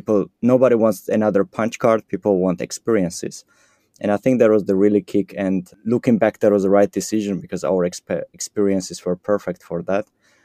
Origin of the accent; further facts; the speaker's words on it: Georgia; first language Georgian; English is a second language; I'm from Georgia, and there we speak Georgian language. And in our language, we don't have article and we don't have genders.